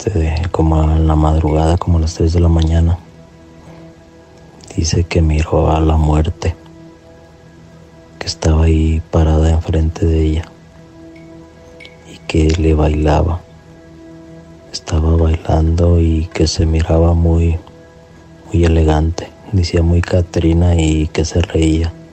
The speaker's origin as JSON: {"language": "Spanish", "region": "Michoacán", "country": "Mexico", "said": "soy de Michoacán y quería contarles mi relato."}